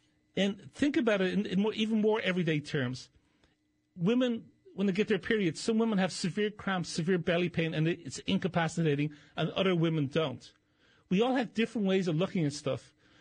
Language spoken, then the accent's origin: English; Ireland; I was born and raised in Ireland.